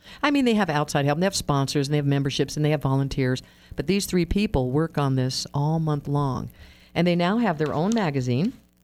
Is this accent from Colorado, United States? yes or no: no; Los Angeles, California, United States; now in Reno, United States; I came from Los Angeles. I thought, what in the heck?